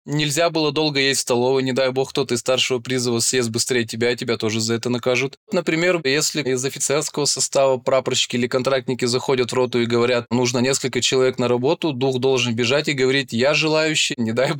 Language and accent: Russian; Perm, Perm Krai, Russia; В 2009 году я из Перми призвался в армию